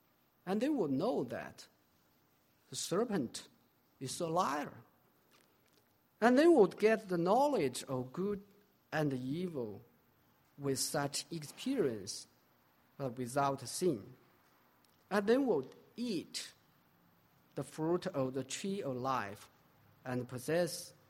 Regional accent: China; first language Chinese; English is a second language; And I often mocked by them for the sake of my accent. Why? Because Chinese language has abided in me before I begin to study English. Anytime when I write or speak in English, I must think first in Chinese and then translate it to the English.

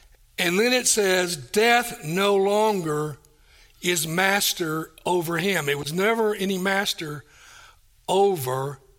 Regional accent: Tennessee, United States; I will transfer back to near my hometown in Tennessee to East Tennessee State University.

